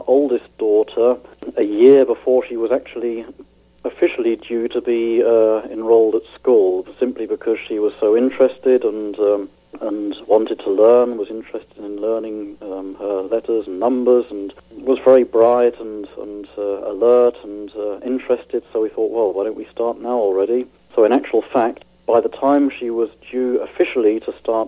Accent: England, United Kingdom; moved away as an adult; now in Lüdenscheid, Germany; I'm from England. I've been living here in Germany now for 16 years.

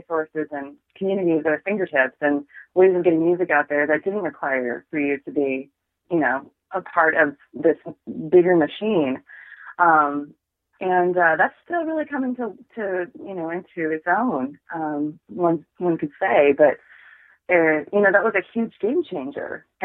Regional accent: Alaska, United States; growing up in Alaska really shaped my musical palette in so many ways because of the isolation

